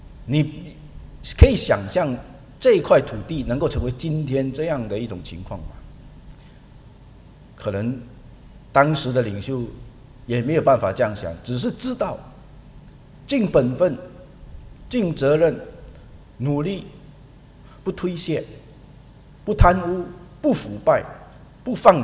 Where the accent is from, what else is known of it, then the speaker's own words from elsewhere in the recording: Singapore; 我们的政府知道我们新加坡人不光只是能够读书